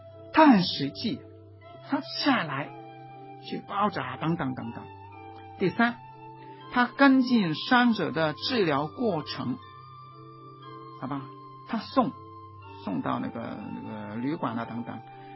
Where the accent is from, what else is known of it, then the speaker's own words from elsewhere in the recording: Guangdong, China; 我们广东人说事不关己，己不劳心